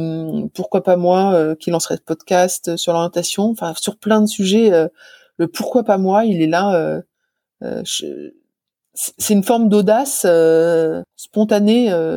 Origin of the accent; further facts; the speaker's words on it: Reims, Grand Est, France; J'ai grandi, je suis née à Reims, je suis rémoise.